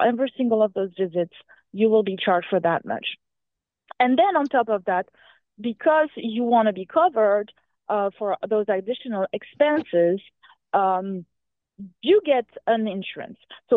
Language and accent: English; France; I'm originally from France